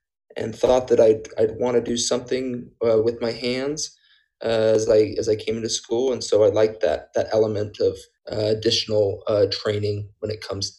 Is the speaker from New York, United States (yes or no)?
no; Mesa, Arizona, United States; I grew up in Mesa, Arizona.